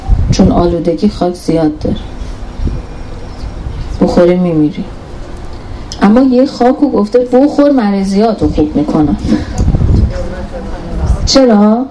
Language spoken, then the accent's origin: Persian; Iran; ماها که قرتی هستیم توی ایران بزرگ شدیم،